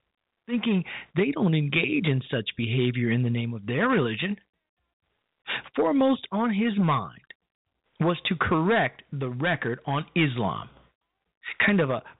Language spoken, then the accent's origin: English; Chicago, Illinois, United States; on the south side of my hometown, Chicago, Illinois